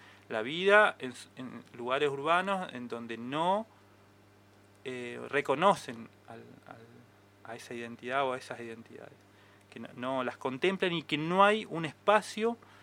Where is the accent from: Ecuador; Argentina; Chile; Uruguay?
Argentina; Neuquén; also born or lived in Buenos Aires; Yo he vivido en Buenos Aires también, viví muchos años. Nací acá en Neuquén, viví parte de mi vida acá y parte de mi vida en Buenos Aires. Y transitando en Junín, de los Andes también, y Cinco Saltos.